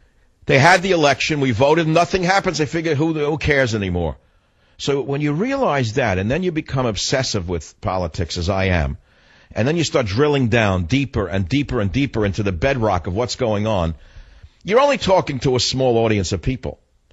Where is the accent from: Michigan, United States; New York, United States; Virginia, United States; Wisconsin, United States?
New York, United States; I wax nostalgic about my growing up in New York, working for my dad, an immigrant.